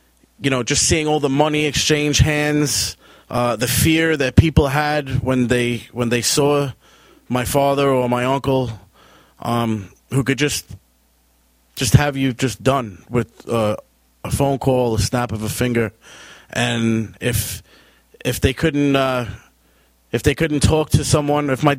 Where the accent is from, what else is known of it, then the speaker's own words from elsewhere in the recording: Long Island, New York, United States; My life before Christ, I grew up in Long Island.